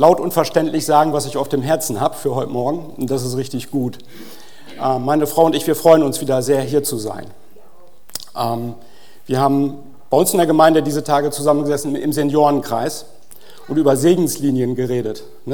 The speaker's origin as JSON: {"language": "German", "region": "North Rhine-Westphalia", "country": "Germany", "said": "ich komme aus Ostwestfalen, wir haben es nicht so mit verrückt sein."}